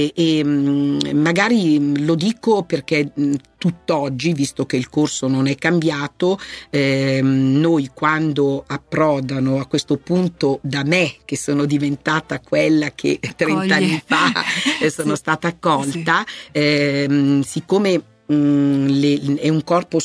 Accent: Milan, Lombardy, Italy; perché io sono una milanese che ho sposato un varesino

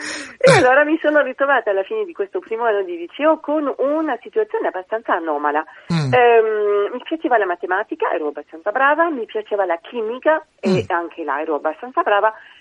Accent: Île-de-France, France; moved away; io sono nata in Francia, poi per motivi di lavoro ci siamo spostati con la mia famiglia, ero piccolissima, nei pressi di Parigi

